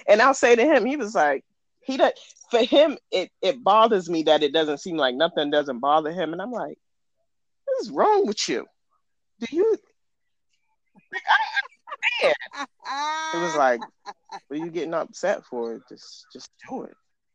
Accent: Georgia, United States; I'm from Georgia.

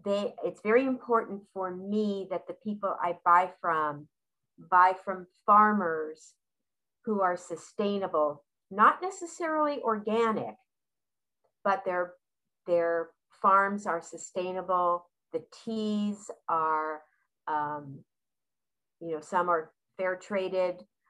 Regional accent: California, United States; moved away as an adult; now in Las Vegas, United States; I live in Las Vegas, but I come from Southern California when I retired from teaching.

